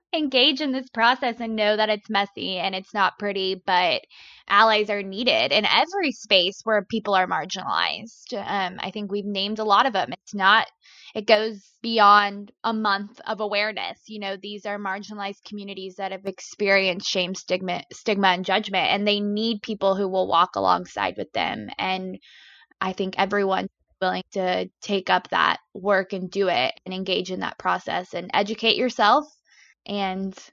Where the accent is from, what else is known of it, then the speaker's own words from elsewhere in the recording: the South, United States; Oof, I'm from the South.